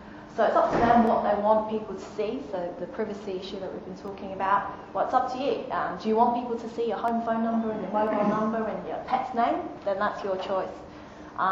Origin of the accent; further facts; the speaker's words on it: Wollongong, New South Wales, Australia; I'm from Wollongong in Sydney.